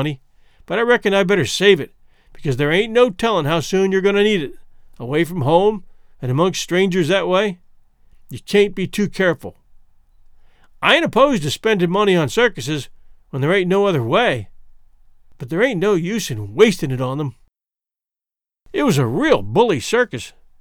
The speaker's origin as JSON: {"language": "English", "region": "the South", "country": "United States", "tie": "born or raised there", "also_born_or_lived": "North", "said": "I was born and raised in the South, and I've lived in the North, so I know the average all around."}